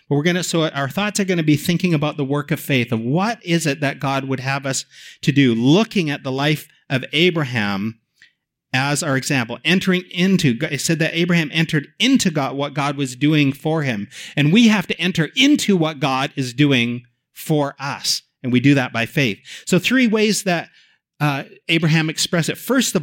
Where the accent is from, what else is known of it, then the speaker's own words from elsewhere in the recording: Vancouver, British Columbia, Canada; also born or lived in Calgary / Nashville; now in Toronto, Canada; I'm from Vancouver, but God asked us to move to Calgary to plant a church at the University of Calgary. Then he called us over to down to Nashville, Tennessee for 12 years. Then he called us back to Canada, up here to Toronto.